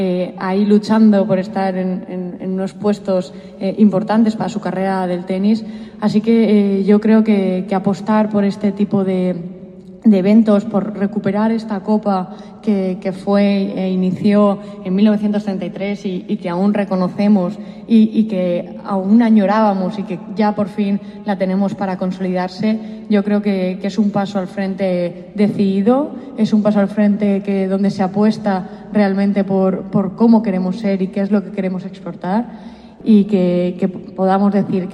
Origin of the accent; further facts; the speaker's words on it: Valencian Community, Spain; se siente como los valencianos nos gusta tener este tipo de eventos.